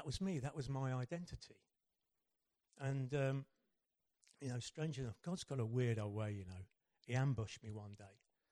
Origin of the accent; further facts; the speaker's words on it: Hinckley, East Midlands, United Kingdom; now in Milton Keynes, United Kingdom; I come from Milton Keynes, but actually I'm originally born in Hinckley, commonly affectionately known to me as Stinkley. And, you know, I was born and brought up in the same council house there.